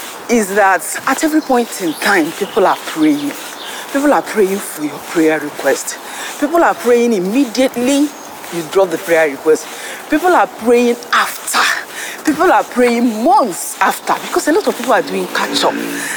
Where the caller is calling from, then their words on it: France; I'm coming in from France.